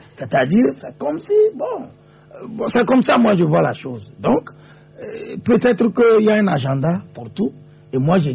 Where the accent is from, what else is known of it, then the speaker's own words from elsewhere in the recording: Togo; chez nous, au Togo